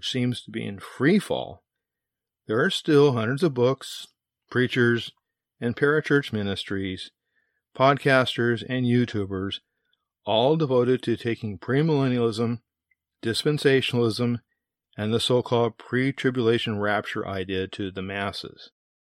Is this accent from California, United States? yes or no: yes; Orange County, California, United States; Back in the day, I'm from Orange County, California